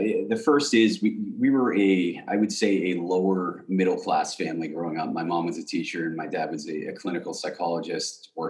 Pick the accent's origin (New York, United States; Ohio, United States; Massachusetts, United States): Massachusetts, United States; Marion; So I grew up in Marion, Massachusetts, about an hour south of Boston. And it's a hockey area.